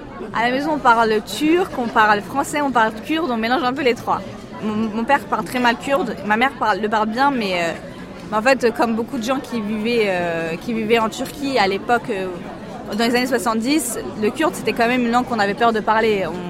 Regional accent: Île-de-France, France; je dis que je suis française, je dis que je viens de banlieue parisienne et que je suis kurde aussi.

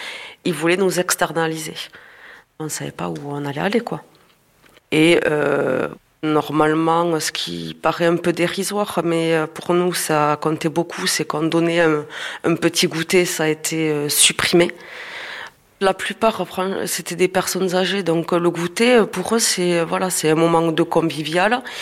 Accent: Tarbes, Occitanie, France; je suis de Tarbes dans les Hautes-Pyrénées.

